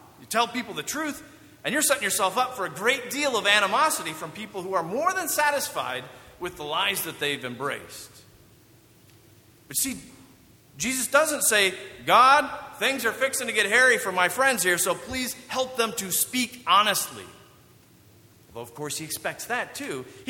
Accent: Michigan, United States; Growing up in Michigan, apparently, unlike some folks in the South, I learned to drive in the snow.

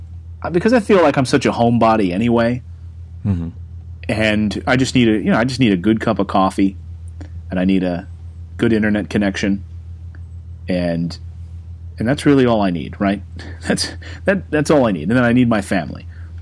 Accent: Reading, Pennsylvania, United States; Maybe it's sort of my East Coast mentality. You know, growing up in Reading, Pennsylvania, outside of Philadelphia, you kind of get the sense of that's your world, right?

